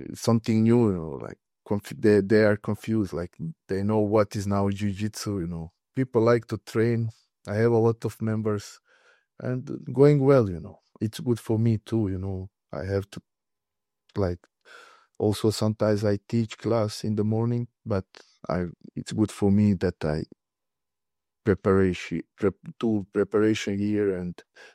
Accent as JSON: {"language": "English", "country": "Bosnia & Herzegovina", "second_language": "English", "moved": "yes", "said": "Like, I came from Bosnia with 100 euro, man. It was really tough life."}